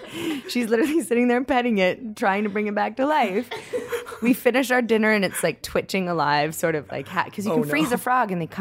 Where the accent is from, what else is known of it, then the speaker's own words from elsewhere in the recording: Toronto, Ontario, Canada; I grew up in Toronto, and we used to go to Chinatown. It's the most ethnically diverse city in the whole world.